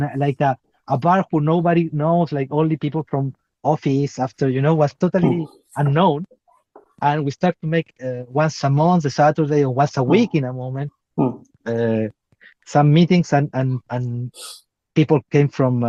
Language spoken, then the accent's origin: English; Chile; English is a second language; because we came from Chile, you know, all the in the 90s, all the group of poetry